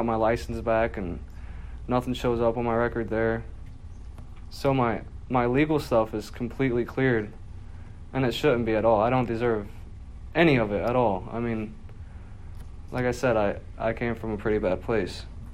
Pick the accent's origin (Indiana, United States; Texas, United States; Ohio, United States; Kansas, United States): Ohio, United States; now in Naples, United States; I'm from Jackson County, Ohio. I came here specifically for recovery and a free ticket to Florida. It was an amazing idea. Jackson's a very small town. I grew up there.